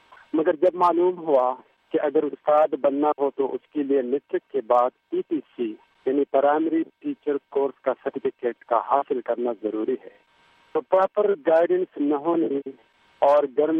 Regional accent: Saidu Sharif, Khyber Pakhtunkhwa, Pakistan; born there; اور میں ضلع سوات کا ایک چھوٹے سے گاؤں سید الشریف میں پیدا ہوا ہوں.

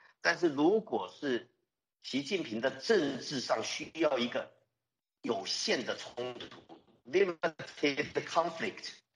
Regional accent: Taiwan; 用低俗的字眼去骂我们台湾这边的国军

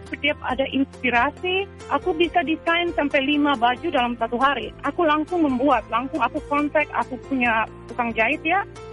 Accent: Indonesia; now in New York City, United States; aku berasal dari Indonesia ya

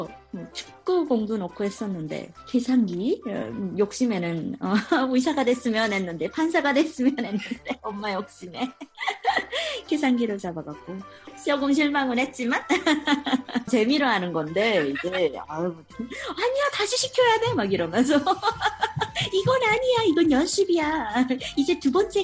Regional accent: South Korea; 나 한국에서 왔어

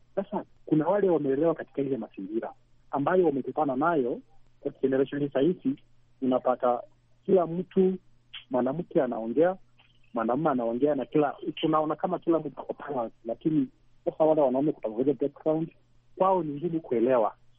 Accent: Nairobi, Kenya; natokea kutoka Nairobi.

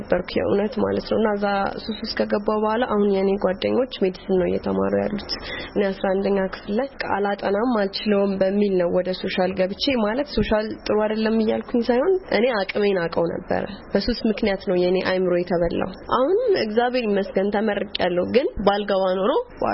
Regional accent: Addis Ababa, Ethiopia; ከአዲስ አበባ ነው የመጣሁት።

